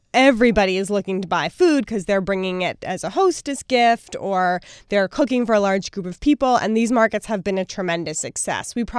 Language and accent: English; Brooklyn, New York, United States; I grew up in Brooklyn, actually. Never thought I would be a farmer. Didn't know what a farmer was.